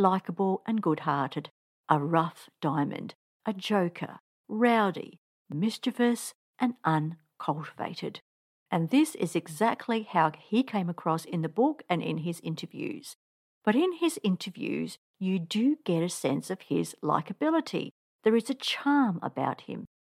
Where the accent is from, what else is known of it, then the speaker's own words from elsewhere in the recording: Australia; Being an Australian myself, reading his story allowed me to relate to him and his persona, which was that of a typical Aussie larrikin.